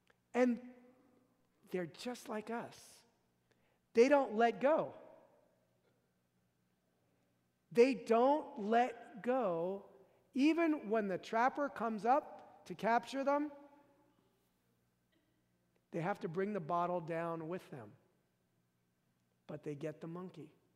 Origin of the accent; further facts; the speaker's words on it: Fresno, California, United States; And I had no idea growing up in Fresno what a riptide was. An undertow. Don't really have too many of those in Fresno.